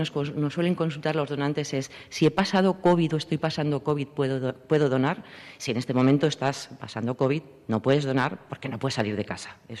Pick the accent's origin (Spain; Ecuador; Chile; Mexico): Spain; Community of Madrid; Somos muchos madrileños.